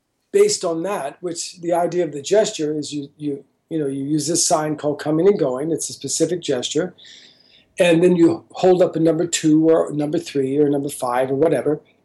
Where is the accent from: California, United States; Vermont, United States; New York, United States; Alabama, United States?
New York, United States; New York City; moved away as an adult; now in Sweden; I live in Sweden now, but I'm from New York City. I've lived in Sweden now almost 13, 14 years, something like that.